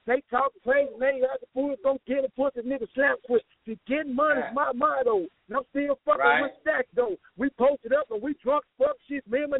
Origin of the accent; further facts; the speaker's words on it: Parkdale, Mississippi, United States; See, I'm from Mississippi. Parkdale, and you know, I'm just out here grinding